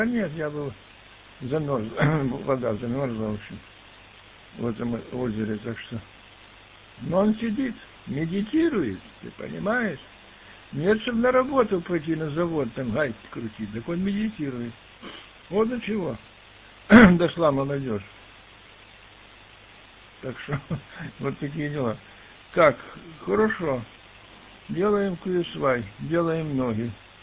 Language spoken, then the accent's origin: Russian; Kyiv Oblast, Ukraine; А я не киевлянин, я из пригорода.